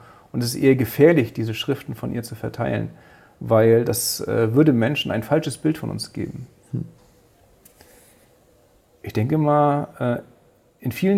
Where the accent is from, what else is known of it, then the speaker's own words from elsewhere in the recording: Northern Germany, Germany; now in Southern Germany; ich komme ja aus dem Norden, bin im Süden gekommen.